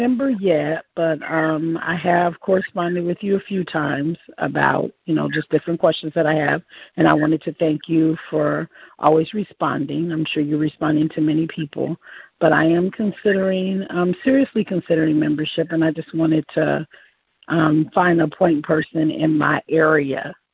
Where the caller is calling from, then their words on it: Dallas, Texas, United States; And I'm calling from Dallas, Texas, and I received a few emails from you regarding Black Wallets Matter.